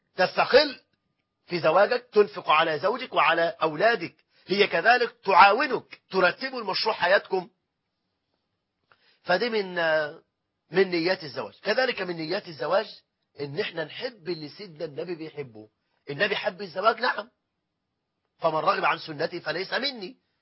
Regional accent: Egypt

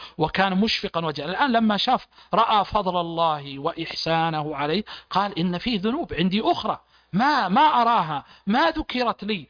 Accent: Saudi Arabia; عندنا في المملكة العربية السعودية

